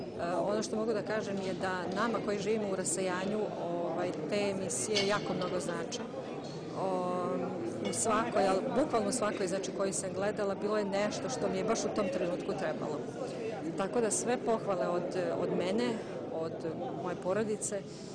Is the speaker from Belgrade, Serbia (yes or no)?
no; Sombor, Vojvodina, Serbia; now in London, United Kingdom; inače sam rodom iz Sombora. Živim u Londonu već 32 godine